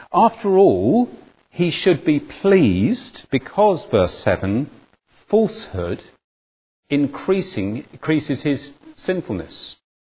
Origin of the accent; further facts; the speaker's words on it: United Kingdom; I thought there was an advantage in being British when I landed in Britain.